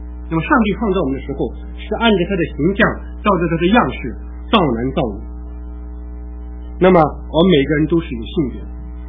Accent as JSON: {"language": "Chinese", "country": "China", "said": "那我们中国人总是很在这个问题上很隐晦"}